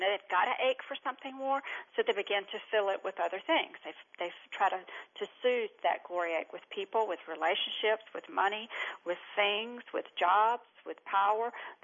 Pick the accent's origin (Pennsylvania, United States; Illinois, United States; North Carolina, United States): North Carolina, United States; also born or lived in New York; I was born in Eastern North Carolina. I know with this accent, you probably thought I was from New York or something, but Eastern North Carolina.